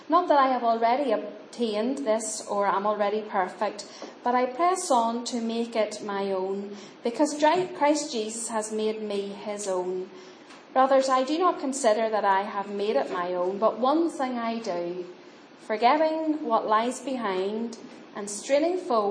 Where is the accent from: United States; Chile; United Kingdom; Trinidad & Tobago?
United Kingdom; Northern Ireland; born there; I was born just outside Belfast in Northern Ireland. And I was born in 1970, so there you are. I'm nearly 50.